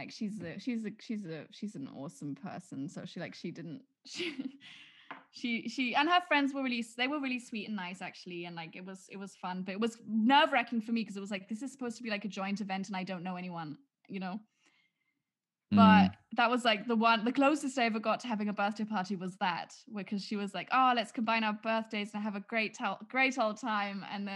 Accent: Germany; I don't know if this is everywhere or if this was a German thing, but growing up in Germany, if it was your birthday, you were supposed to bring a cake to school

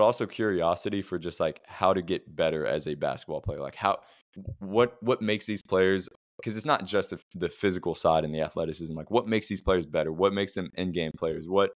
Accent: Washington, District of Columbia, United States; I grew up in the Washington, D.C. area, which is, in my opinion, the best area for youth and high school basketball in the world, really.

